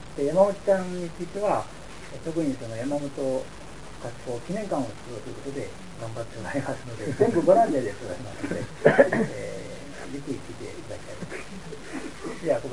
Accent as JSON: {"language": "Japanese", "town": "Kanazawa", "region": "Ishikawa", "country": "Japan", "said": "私は石川県の金沢市なんですけども"}